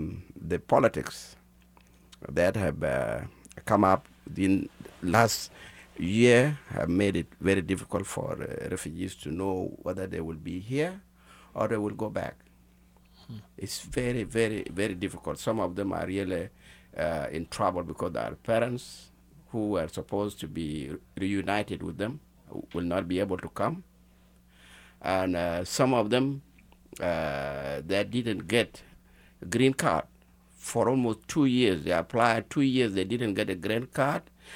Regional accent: South Sudan; now in United States; But I come from South Sudan.

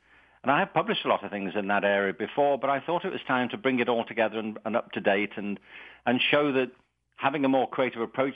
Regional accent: London, United Kingdom; now in Los Angeles, United States; I'm not calling you from the suburbs of London at the moment. I live in Los Angeles, and we've lived here for 15 years.

